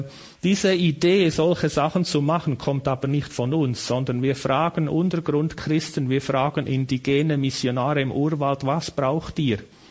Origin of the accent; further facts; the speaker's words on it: Switzerland; Und ich als Schweizer muss dann zwischen diesen Australiern übersetzen